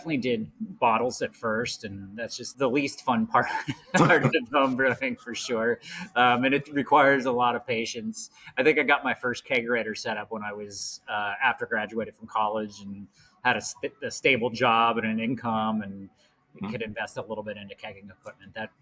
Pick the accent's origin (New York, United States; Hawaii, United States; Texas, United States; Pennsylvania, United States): Pennsylvania, United States; Harrisburg; I'm from the Harrisburg area.